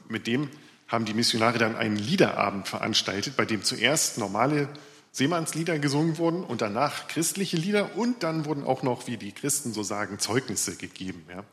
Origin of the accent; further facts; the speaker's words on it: Lower Saxony, Germany; Ich bin kein echter Ossi, ich bin nur Ostfriese.